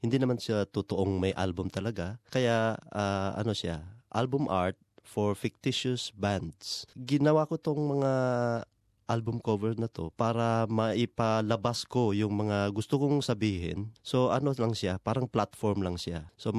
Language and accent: Tagalog; Mindanao, Philippines; So, parang rin yun sa simbolo ng kung ano nangyayari dun sa amin sa Mindanao.